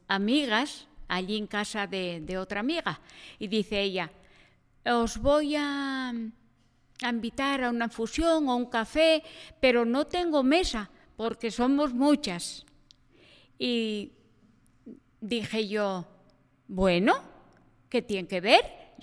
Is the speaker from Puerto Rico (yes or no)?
no; Les Coballes, Asturias, Spain; soy de Les Coballes